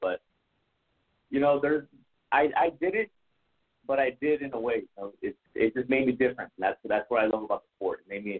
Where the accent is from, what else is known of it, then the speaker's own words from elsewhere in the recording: Brownsville, Texas, United States; they would tell me places that were about 4 hours away from my hometown. So it's crazy that nobody really knows where we're at. But you know, that's really my plan, to show that Brownsville, Texas is home.